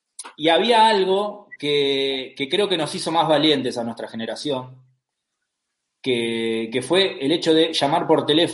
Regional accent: Temperley, Buenos Aires Province, Argentina; Yo soy de Temperley y en Temperley lo que hay es la cancha de Temperley y un coto gigante.

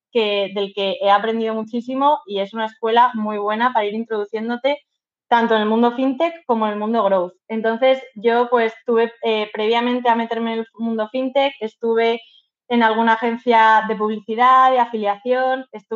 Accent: Madrid, Community of Madrid, Spain; Yo soy de Madrid, tengo 27 años

